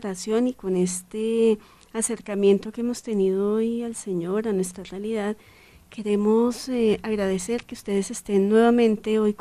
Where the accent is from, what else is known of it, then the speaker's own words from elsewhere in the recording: Colombia; como colombianos y como ciudadanos también de esta maravilla de tierra que nosotros tenemos.